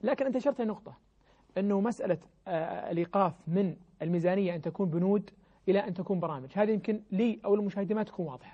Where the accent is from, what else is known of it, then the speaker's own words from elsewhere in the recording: Saudi Arabia; قيادات التعليم عندنا في السعودية